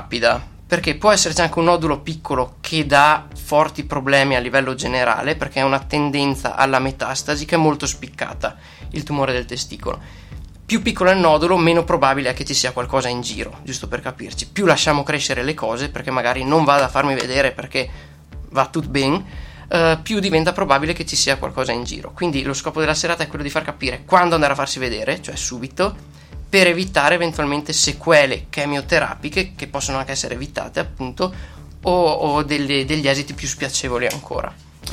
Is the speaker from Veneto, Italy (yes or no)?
yes; Livinallongo, Veneto, Italy; noi siamo montanari, io per primo che vengo da Livinallongo